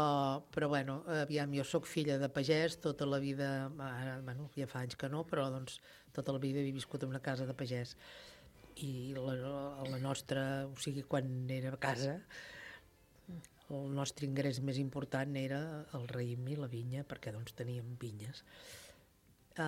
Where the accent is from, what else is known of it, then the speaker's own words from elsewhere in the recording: Sant Jaume, Catalonia, Spain; nosaltres som de Sant Jaume, vivíem a Sant Jaume, però teníem les vinyes a Lligamosques